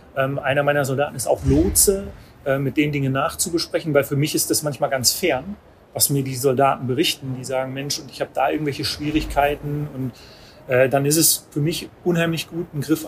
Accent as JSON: {"language": "German", "town": "Dorsten", "region": "North Rhine-Westphalia", "country": "Germany", "said": "ich komme aus Dorsten"}